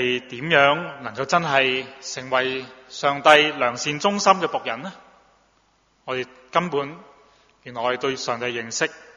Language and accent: Cantonese; China; 我哋中國人所講食而不知其味嘅